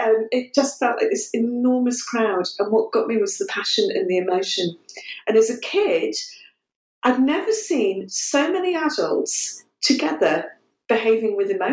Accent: Sunderland, North East England, United Kingdom; I grew up in Sunderland. I wasn't born there, but I grew up there.

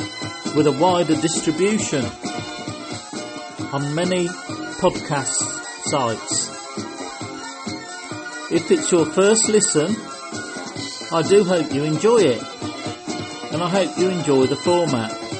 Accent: Solihull, West Midlands, United Kingdom; I'm originally from Solihull in the West Midlands. And my dad and my mum were both from parts of Birmingham.

